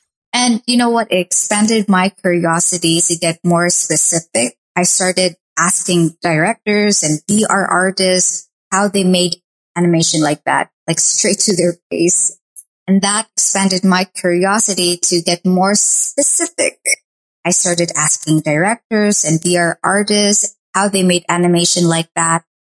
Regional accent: Philippines; I am from the Philippines

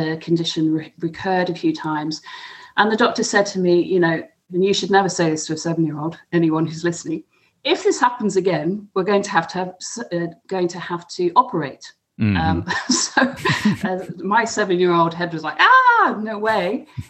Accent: Hong Kong; And so growing up in Hong Kong in the, I guess, the 90s, 80s, 90s, it was a really interesting time. And my family actually have a long history in the region. My dad also grew up in Hong Kong.

